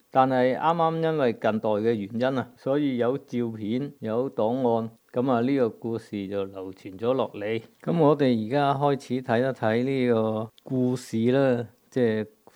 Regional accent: China; 我们中国人

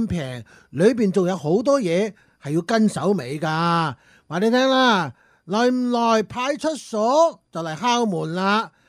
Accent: Hengzhou, Guangxi, China; 我哋乡下就系广西嗰个横州嗰度，就喺早几日嘅水灾，足足17,000人失踪。

